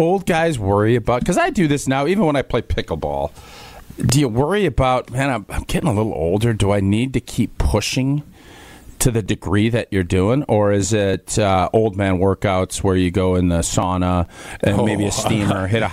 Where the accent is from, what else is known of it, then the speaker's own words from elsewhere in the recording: Wisconsin, United States; Obviously, we grew up in Wisconsin, listening to him on WTMJ and on the Brewers Radio Network.